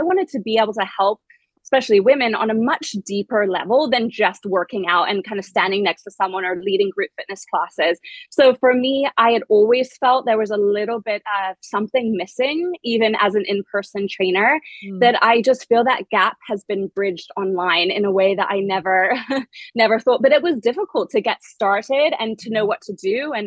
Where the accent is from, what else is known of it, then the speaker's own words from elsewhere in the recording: Malawi; I grew up in Malawi, which is a former British protectorate. So I went to a British school.